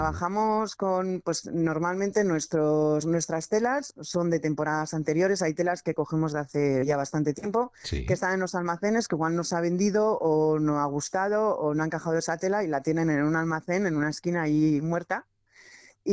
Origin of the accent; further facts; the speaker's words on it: Andoain, Basque Country, Spain; con el proyecto empezamos en Andoain, que yo soy de Andoain